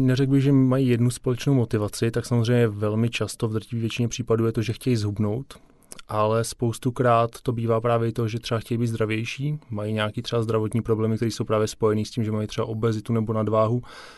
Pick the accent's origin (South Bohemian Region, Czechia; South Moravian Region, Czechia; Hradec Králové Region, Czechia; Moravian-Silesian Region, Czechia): South Bohemian Region, Czechia; Tábor; jsem z Tábora, což je prostě menší město